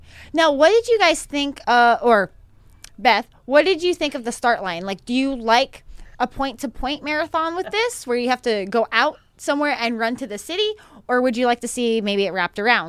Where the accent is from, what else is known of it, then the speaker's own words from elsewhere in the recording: the West, United States; Like, I guess it's like a humid, crisp cold up there because I'm from the West. So like I'm usually it's dry, when it's 40 degrees, it's a warmer 40 degrees.